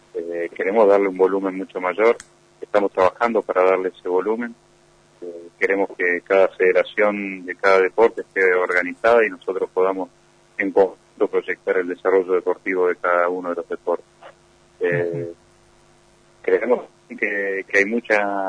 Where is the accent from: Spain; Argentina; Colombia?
Argentina; Pico Truncado, Santa Cruz; No, en este momento, porque yo soy nativo de Pico Truncado, estoy viajando constantemente a Gallego para realizar las tareas